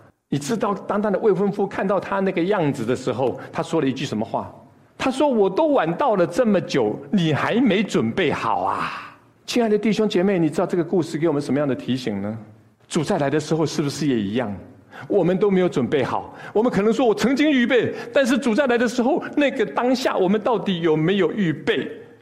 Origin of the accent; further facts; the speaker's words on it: China; 很有可能就像我们中国人所说的犹抱琵琶半遮面